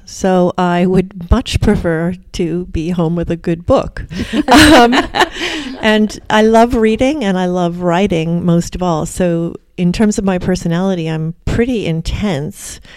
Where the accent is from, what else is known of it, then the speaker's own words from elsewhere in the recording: Ottawa, Ontario, Canada; also born or lived in England; And I grew up in England to begin with, but then Ottawa, which is a pretty small town in Canada, even though it's the capital of Canada.